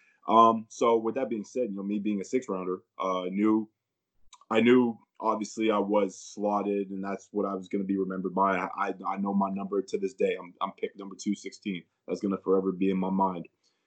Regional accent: Canada; You know, I grew up in Canada. From the get-go, I was an underdog to a lot of Americans trying to go Div 1.

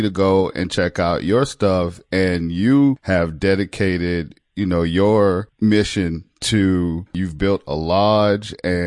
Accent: South Carolina, United States; I'm from South Carolina.

